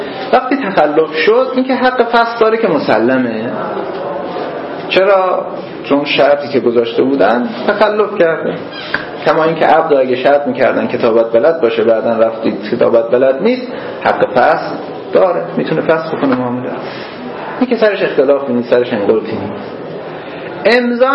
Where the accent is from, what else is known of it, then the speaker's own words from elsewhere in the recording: Hamadan, Iran; من اهل همدانم، ولی خب پدر بزرگامون تو روستای اطراف همدان بودن،